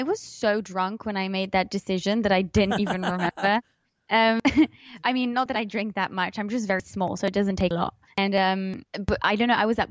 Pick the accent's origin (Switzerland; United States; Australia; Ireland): Switzerland; I was born English because my dad is English. I grew up in Switzerland. I became Swiss when I was about 21. So that makes me half English, half Swiss. But I speak English and French 50-50 because I grew up in Switzerland